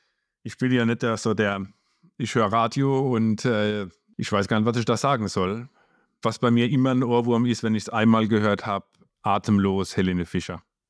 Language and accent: German; Mannheim, Baden-Württemberg, Germany; ihr wisst, woher ich komme, aus Mannheim in der Region, da kannst du ja kein Spezi kaufen